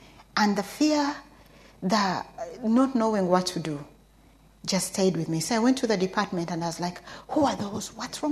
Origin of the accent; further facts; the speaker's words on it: Uganda; I was born in Uganda, raised there.